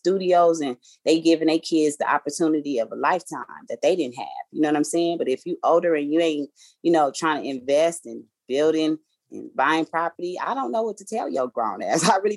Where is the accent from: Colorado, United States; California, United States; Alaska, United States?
California, United States; Inglewood; …, I'm from Inglewood, so I called …